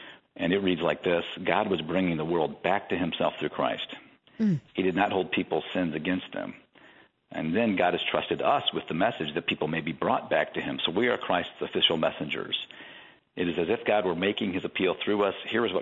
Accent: Chicago, Illinois, United States; I grew up in Chicagoland. I live in the north side right now.

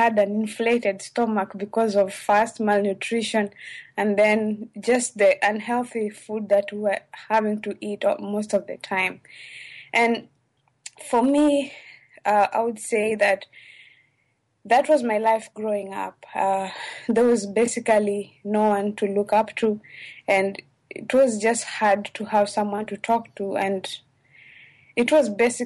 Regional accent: Kisumu, Kisumu County, Kenya; English is a second language; I grew up in a village in western Kenya. To be more precise, in Kisumu, that is close to Lake Victoria. And my parents basically were poor, so they were subsistence farmers.

